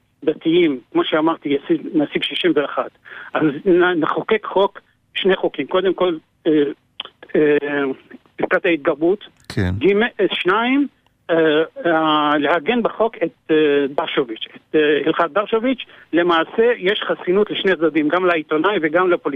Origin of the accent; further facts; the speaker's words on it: Central District, Israel; מאזור המרכז.